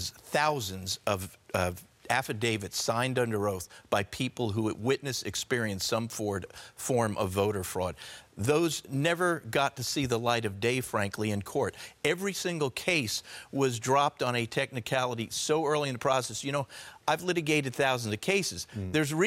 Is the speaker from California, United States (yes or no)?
yes; California, United States; This is paradise.